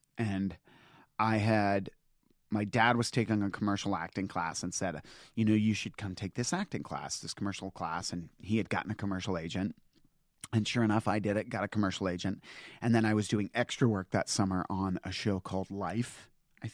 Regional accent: Virginia, United States; I'm from Northern Virginia, like, friendly and excited.

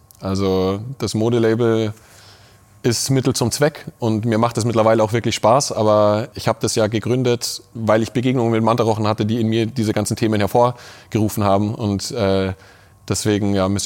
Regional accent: Munich, Bavaria, Germany; born there; Also als geborener Münchner ist das was ein bisschen zur Kultur dazu gehört.

